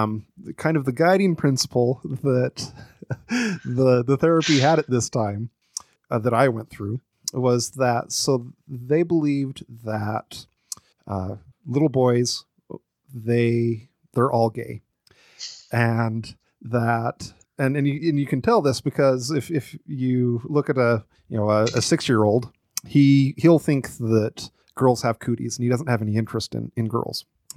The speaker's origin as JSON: {"language": "English", "region": "Idaho", "country": "United States", "tie": "born or raised there", "said": "So I grew up very Mormon in Idaho"}